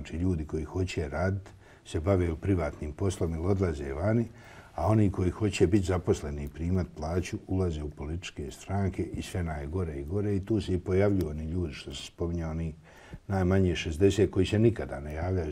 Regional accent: Croatia; Ja sam prvo Hrvat, mene su prvo to naučili, kad sam se rodio.

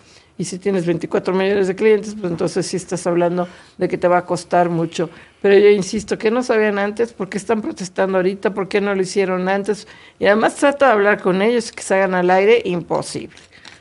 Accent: Mexico; porque así somos los mexicanos

